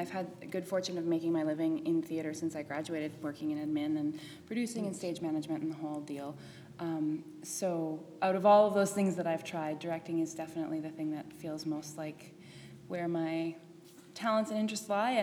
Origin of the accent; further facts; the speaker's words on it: Winnipeg, Manitoba, Canada; also born or lived in Ontario; now in Edmonton, Canada; I come from Winnipeg most recently. I guess I was born in Ontario and grew up first half of my life there, and then second half of my life in Winnipeg, and now the third half of my life is in Edmonton. And I came here 2 years ago to start school